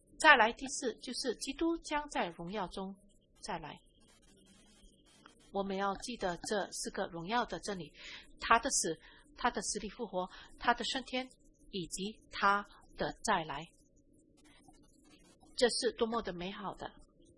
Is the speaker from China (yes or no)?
no; Netherlands; Chinese is a second language; 你们知道我来自荷兰，让我跟你们在这里分享我小时候的一个个人经历。